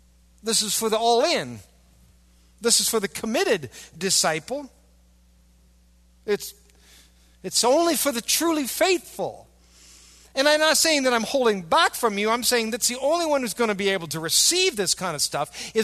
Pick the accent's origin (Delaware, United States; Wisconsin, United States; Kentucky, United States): Wisconsin, United States; I know we're from Wisconsin. We'd like that, okay?